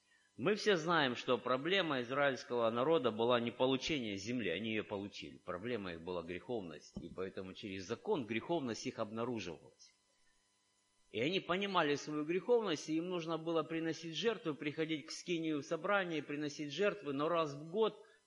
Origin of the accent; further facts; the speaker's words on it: Novorossiysk, Krasnodar Krai, Russia; also born or lived in Siberia; Я люблю свой город, мне нравится Новороссийск. Я родился и вырос в Новороссийске. Даже когда я был, жил в Сибири, я тосковал.